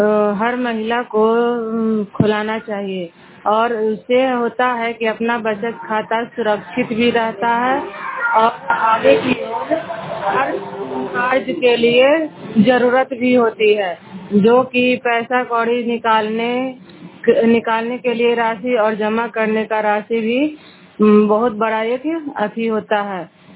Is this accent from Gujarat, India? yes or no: no; Fatehpur, Bihar, India; घर फतेहपुर मकरौता पंचायत, जिला नालंदा से हूँ।